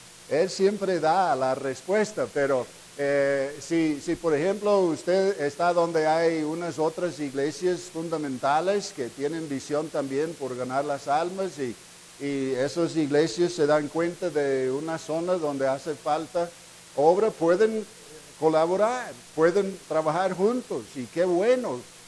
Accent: United States; vengo de los Estados Unidos

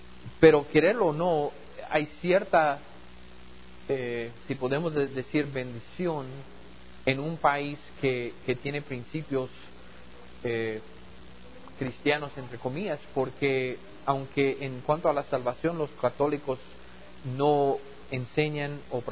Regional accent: United States; igual en los Estados Unidos, en mi país, tiene una herencia cristiana. Aunque muchos en mi país hoy en día no son cristianos

